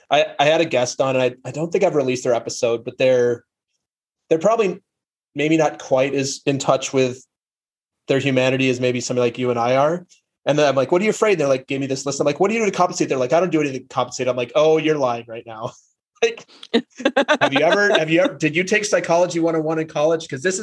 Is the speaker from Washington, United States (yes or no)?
no; Minnesota, United States; Yes. I'm from Minnesota. I think we talked about this. So never had a Super Bowl championship.